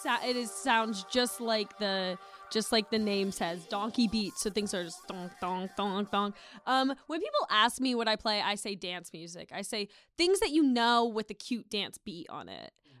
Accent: Virginia Beach, Virginia, United States; now in Richmond, United States; So I am from Virginia Beach. I actually was born in Rehoboth Beach, Delaware. Moved to VB in 2010 and lived there until I moved to Richmond for school. So I'm a beach girl at heart.

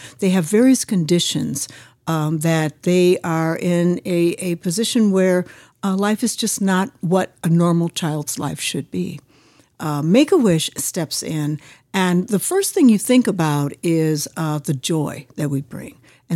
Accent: Chicago, Illinois, United States; So I'm from Chicago, born and raised, always been attracted to issues for children, right?

